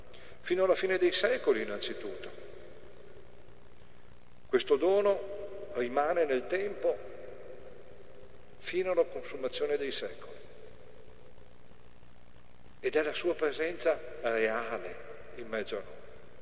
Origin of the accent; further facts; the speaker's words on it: Rome, Lazio, Italy; Ma mica sono romani, io vengo da Roma, no, per esempio.